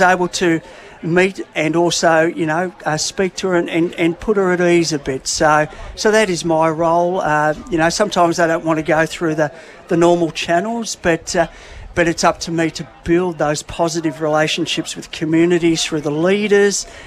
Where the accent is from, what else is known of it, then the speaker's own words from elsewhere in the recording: Shepparton, Victoria, Australia; Look, I grew up in Shepparton, and in fact, St. George's Road Primary School was my old primary school